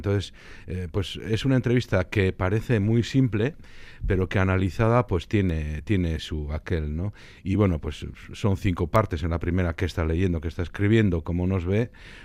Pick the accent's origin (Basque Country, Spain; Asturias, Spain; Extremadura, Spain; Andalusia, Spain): Basque Country, Spain; Y como los vascos, pues somos muy buenos.